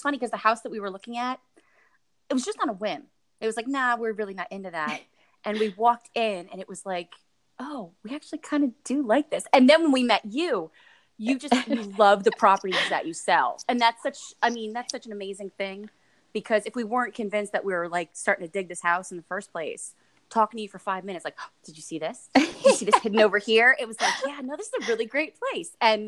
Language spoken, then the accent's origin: English; New Jersey, United States; I'm from New Jersey. I'm a filmmaker.